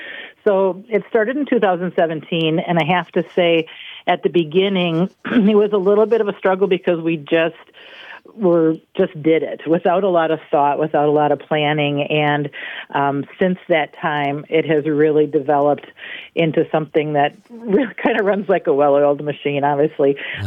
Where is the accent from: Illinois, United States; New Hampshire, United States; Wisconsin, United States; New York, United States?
Wisconsin, United States; Lake Geneva; now in Burlington, United States; I grew up and raised in Lake Geneva, went to school and high school there and everything. I live just a few miles away now in Burlington